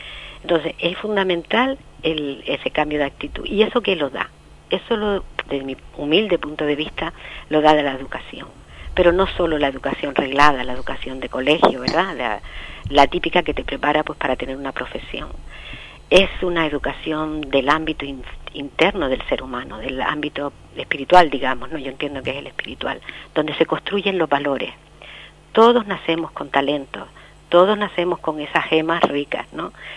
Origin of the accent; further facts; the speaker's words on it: La Palma, Canary Islands, Spain; no solo podemos pensar en nosotros, en nuestro país, en España, en Canarias, en La Palma, ¿no?